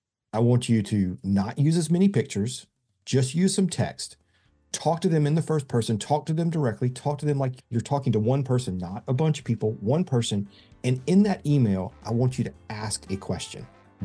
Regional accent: South Carolina, United States; Yeah, I'm from South Carolina and went to college at the University of South Carolina way back a long time ago.

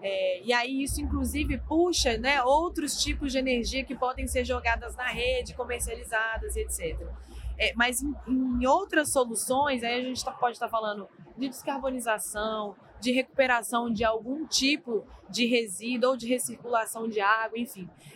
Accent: Minas Gerais, Brazil; lá em Minas Gerais, por exemplo, minha terra natal, saudades.

